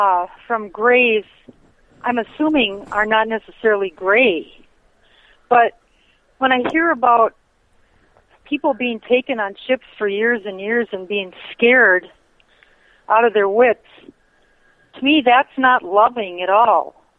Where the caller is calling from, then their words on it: Minnesota, United States; I'm calling from Minnesota.